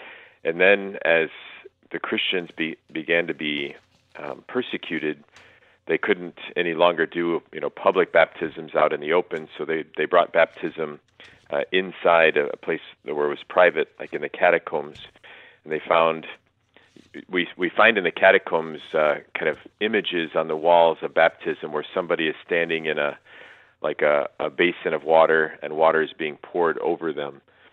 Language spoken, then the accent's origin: English; Chicago, Illinois, United States; I didn't grow up a Cardinal fan growing up in the Chicagoland area